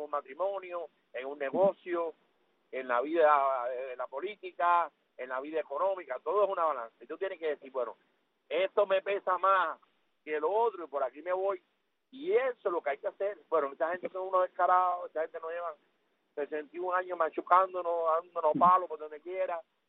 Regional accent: Cuba; Oye, Dios lo bendiga al colectivo del programa y a mi pueblo cubano.

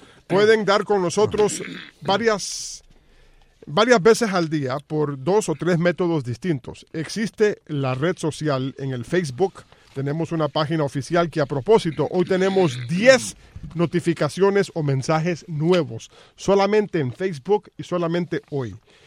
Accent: Guanabacoa, Havana, Cuba; born there; Guanabacoa, te están diciendo, ¿no oyes?

